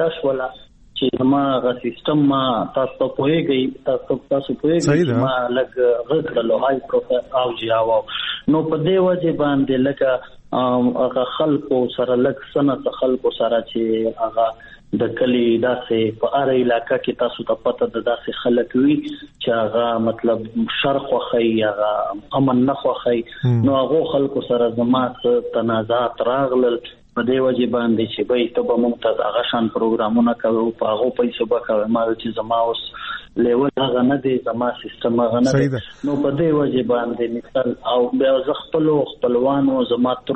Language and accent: Pashto; Bannu, Khyber Pakhtunkhwa, Pakistan; زه خو بیسیکلی د بنو یم په بنو کې پیدا شوی یم په بنو کې لوی شوی یم بنو زمونږ ابائی علاقہ دا زمونږ دا پلار زمونږ دا نکنو جائیدادونه ټول بنو کې دي